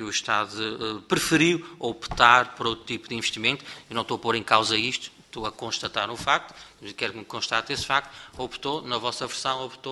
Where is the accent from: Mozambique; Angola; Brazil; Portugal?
Portugal; Azores; na Ilha Terceira, e sou da Ilha Terceira, por isso é que estou a questionar